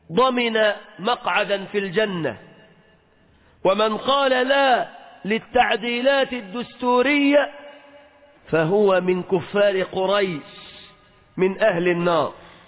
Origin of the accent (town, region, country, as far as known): Egypt